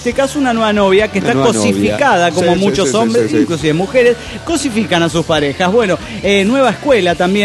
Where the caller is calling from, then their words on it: Chiapas, Mexico; de Tula, Uter Chiapas, ahora en Guadalajara.